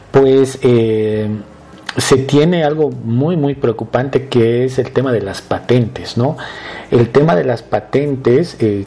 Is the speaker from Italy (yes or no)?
no; Bolivia; Pues somos nosotros los bolivianos, porque es muy poca de esta producción que sale de nuestro país.